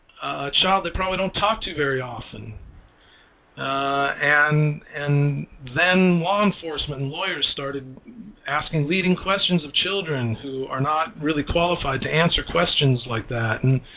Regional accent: Los Angeles, California, United States; you know, I'm from Los Angeles, and many years ago, I think it was back in the 80s, there was a famous case, the McMartin preschool case.

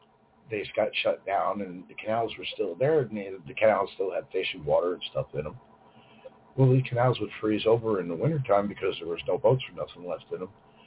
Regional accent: Pennsylvania, United States; Where I grew up in Pennsylvania. I grew up in Pennsylvania. We had this one hill, and it was a real steep hill.

